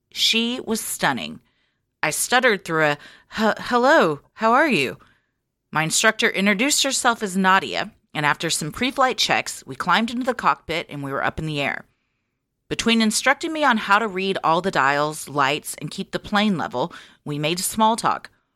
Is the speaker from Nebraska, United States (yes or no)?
no; Florida, United States; Remember in the beginning of the email I said I was from Florida? Hold on to your butts. I was a student at Royal Palm Beach High School